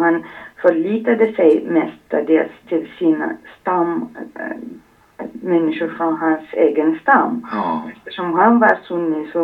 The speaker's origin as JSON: {"language": "Swedish", "country": "Iraq", "tie": "born or raised there", "said": "jag som barn i Irak på 79 av 10 år"}